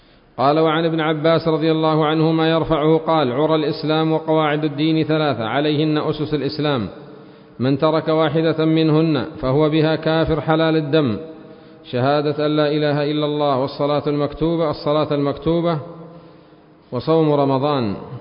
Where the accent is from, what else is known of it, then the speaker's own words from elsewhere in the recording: Aden, Yemen; وفي بلادنا عدن المحروسة تغلق المطاعم